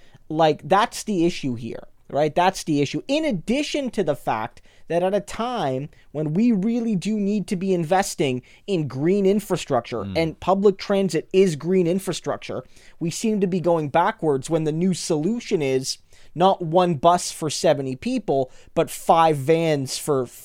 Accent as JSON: {"language": "English", "region": "the Maritimes", "country": "Canada", "tie": "born or raised there", "said": "Like when growing up in the Maritimes, when the Maritimes lost much of its bus service"}